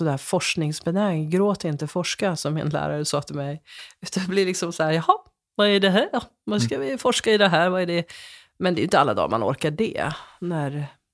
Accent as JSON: {"language": "Swedish", "region": "Lapland", "country": "Sweden", "tie": "born or raised there", "said": "när jag växte upp där i Lappland"}